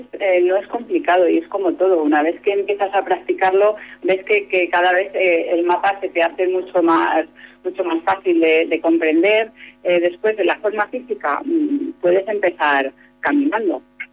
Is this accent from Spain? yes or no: yes; Cuenca, Castilla-La Mancha, Spain; nosotros que somos de Cuenca y conocemos un poco la zona de Majadas